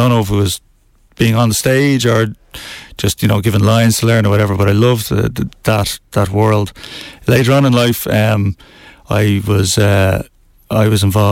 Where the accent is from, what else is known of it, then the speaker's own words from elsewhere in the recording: Dublin, Leinster, Ireland; Well, I'm from the north side of Dublin, from Cedarwood Road, specifically.